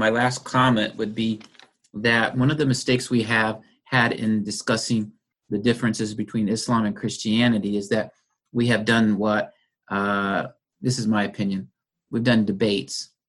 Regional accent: United States; not just because I'm an American, not just because I was raised as a young kid

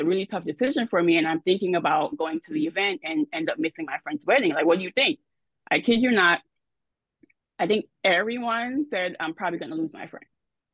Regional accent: Jamaica; Well, I'm Jamaican, so my Jamaican background.

